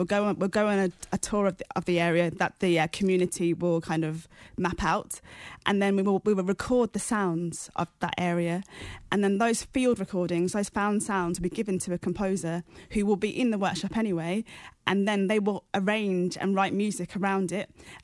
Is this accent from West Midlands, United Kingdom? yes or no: yes; Acocks Green, West Midlands, United Kingdom; Because I grew up in Acots Green. I live in Moseley right now, but I haven't experienced every single ward in Birmingham.